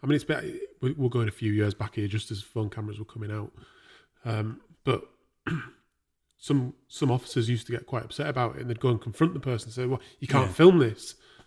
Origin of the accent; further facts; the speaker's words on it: United Kingdom; because I think we are quite reserved, aren't we, as British people?